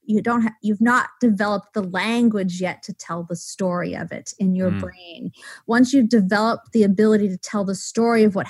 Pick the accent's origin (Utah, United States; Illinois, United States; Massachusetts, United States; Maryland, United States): Massachusetts, United States; Waltham; born there; I was born in Waltham, Massachusetts. I went to Bates College. I went to Harvard